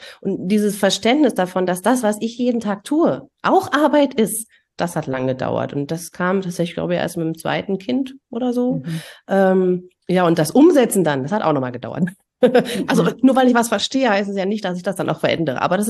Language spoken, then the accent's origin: German; East Germany, Germany; ich bin ja auch in der DDR groß geworden